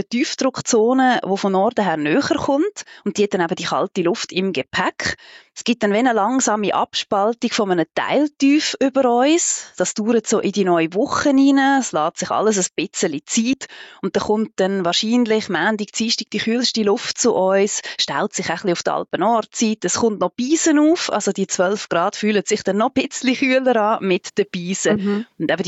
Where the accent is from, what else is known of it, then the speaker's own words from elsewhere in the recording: Switzerland; Also bei uns in der Schweiz haben wir einen Eisheiligen weniger.